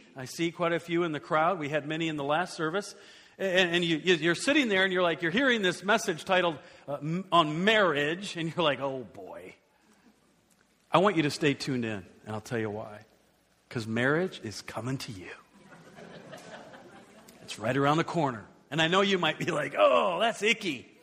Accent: Iowa, United States; Hey, I'm from Iowa.

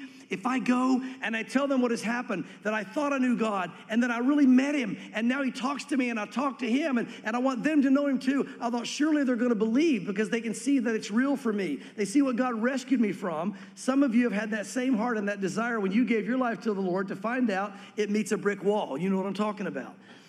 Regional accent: the South, United States; growing up in the South, growing up in your normal denominational church

